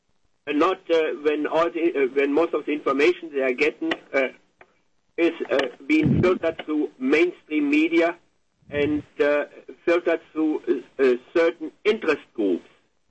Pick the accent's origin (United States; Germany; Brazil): Germany; West Germany; No, I grew up in Western Germany